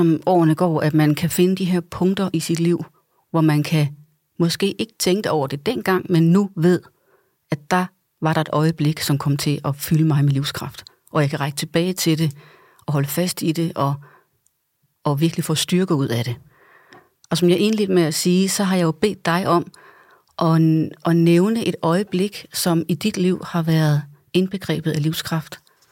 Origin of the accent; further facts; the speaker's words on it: Hadsten, Central Denmark Region, Denmark; Og jeg kommer fra Hadsten tæt på Aarhus, så du kender området.